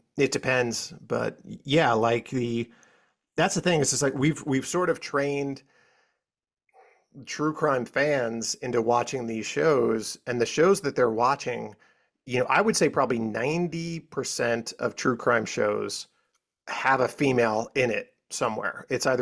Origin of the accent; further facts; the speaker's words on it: New York, United States; and I'm from Long Island